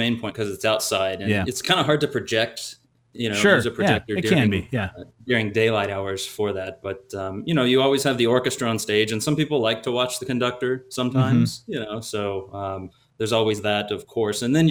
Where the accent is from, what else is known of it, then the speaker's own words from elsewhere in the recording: Oklahoma, United States; Well, originally, I'm from Oklahoma. I was born and raised out there and was there through my undergraduate degree in college.